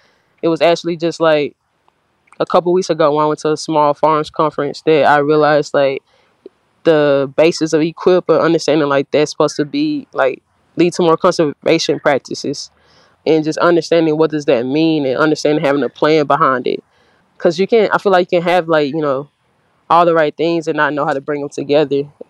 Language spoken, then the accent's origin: English; Mississippi, United States; I'm from Mississippi by way of Holmes County and Otala County.